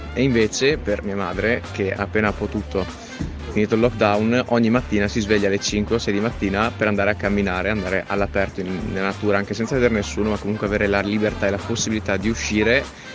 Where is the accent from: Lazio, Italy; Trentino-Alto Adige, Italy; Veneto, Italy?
Veneto, Italy; Belluno; Io sono di Belluno.